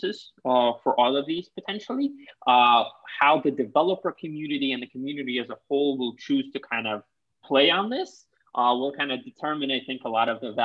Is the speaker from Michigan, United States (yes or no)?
no; Boston, Massachusetts, United States; I mean, I grew up in Boston. It's very hard to kind of grow up in Boston and not be a big